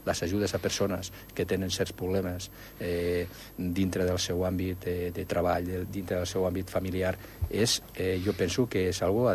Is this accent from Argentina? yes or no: no; Andorra; jo personalment sota aquell barri de fa 60 anys, vull dir que és el meu barri, vull dir que les hem vist de totes, no? Però és que ara mateix, el que s'està fent a Andorra